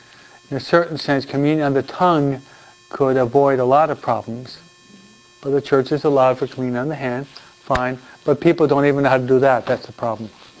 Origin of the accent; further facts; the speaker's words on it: New York, United States; I'm a New Yorker, so I move at a quick pace in almost everything, no?